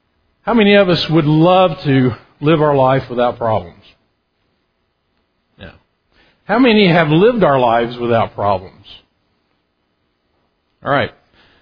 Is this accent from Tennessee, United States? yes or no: yes; Tennessee, United States; I was brought up in Middle Tennessee. We moved to East Tennessee.